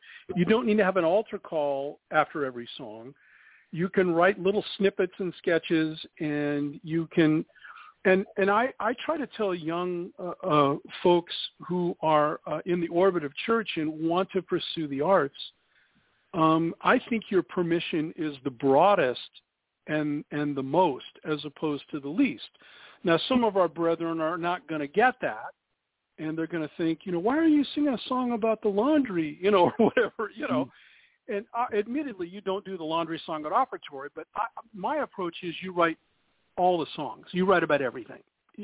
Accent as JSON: {"language": "English", "town": "Downey", "region": "California", "country": "United States", "tie": "born or raised there", "said": "started attending the local Calvary Chapel Church that was meeting in Downey, California, which is my hometown"}